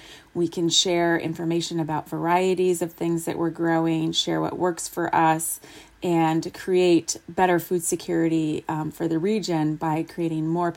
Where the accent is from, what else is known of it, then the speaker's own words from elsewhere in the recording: Anchorage, Alaska, United States; now in Homer, United States; I am from Anchorage, Alaska, and I live right now in Homer.